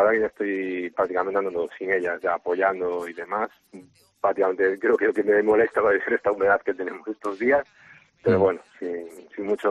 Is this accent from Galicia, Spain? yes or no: yes; Cangas, Galicia, Spain; al final pues vengo de Cangas, que me parece muy caliente